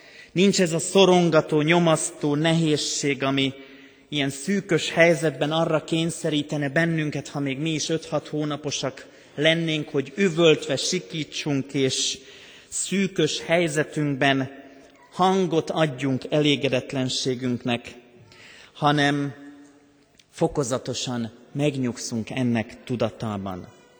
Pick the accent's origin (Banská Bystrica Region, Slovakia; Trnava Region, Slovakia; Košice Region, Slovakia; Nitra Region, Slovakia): Banská Bystrica Region, Slovakia; Én határon túl születtem Szlovákiában, a Nógrád-Gömöri bazaltvidék túlsó oldalán, egy kis patak mentén nőttem föl, de a dombvidék, ez a Nógrád-Gömöri bazaltvidék a falunk mellett húzódik.